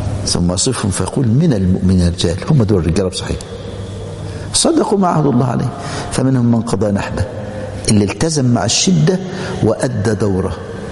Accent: Egypt; طلع قانون الشباع عندنا في مصر

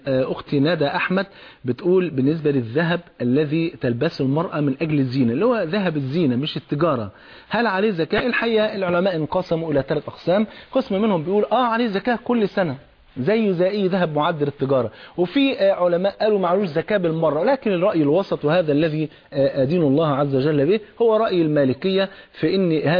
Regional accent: Palestine; أنا فلسطيني

